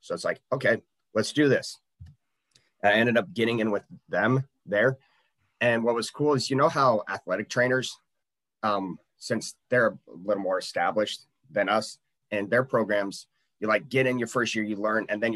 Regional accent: Nebraska, United States; And then before that, I was born and raised in Nebraska. So Nebraska is the king of football.

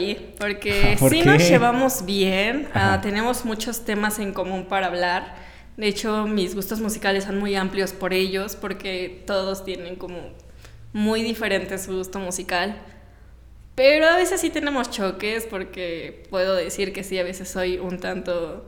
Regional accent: Puebla, Mexico; Soy de aquí, de Puebla, nací justo aquí en Puebla.

